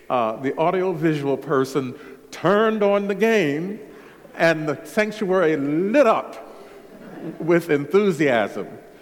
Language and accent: English; United States; If you didn't know, I'm from the United States.